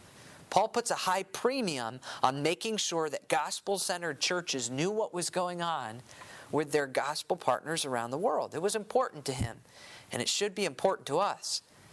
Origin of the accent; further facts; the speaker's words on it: New England, United States; also born or lived in South Carolina / Kansas City / Wisconsin; the church I grew up in New England, the school I went to in South Carolina, even the time that I spent in Kansas City and up in Wisconsin